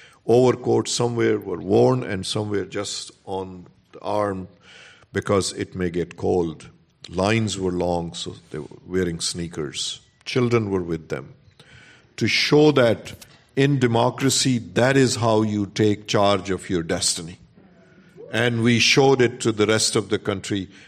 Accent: Charlottesville, Virginia, United States; I offer this proof to you. I come from Charlottesville, Virginia. Yes, same Charlottesville, where that ugliness was displayed on 12th of August and 13th of August.

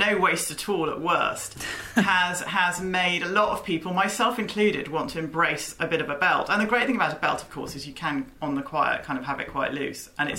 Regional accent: United Kingdom; But I guess it's called being British, isn't it? It's what we do.

